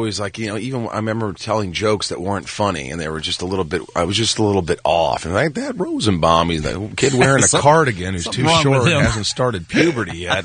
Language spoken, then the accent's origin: English; Newburgh, Indiana, United States; Newburgh in Evansville, Indiana.